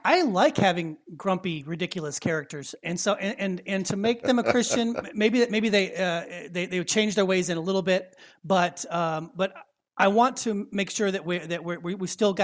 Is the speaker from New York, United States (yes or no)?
no; Ohio, United States; Well, so I was raised in Ohio, so I win.